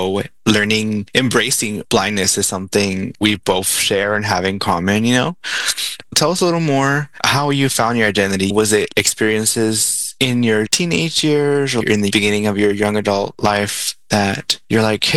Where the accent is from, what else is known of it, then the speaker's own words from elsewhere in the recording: United States; born there; I was born here in the US from parents who immigrated into the US themselves